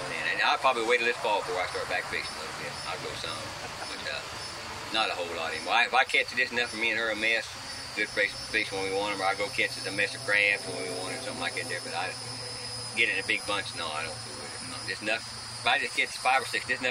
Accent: Illinois, United States; now in Florida, United States; I'm from Illinois. My wife is Brooklyn, New York.

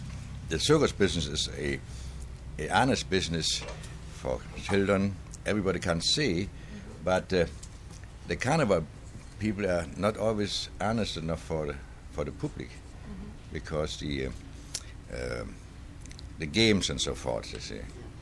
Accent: Germany; English is a second language; moved away as an adult; now in United States; I'm from Germany.

